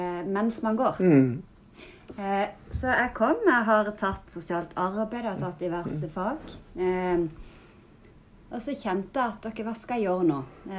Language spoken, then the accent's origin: Norwegian; Farsund, Agder, Norway; Så det er klart, da er jeg fra Farsund, og jeg har gått mye i kirka der.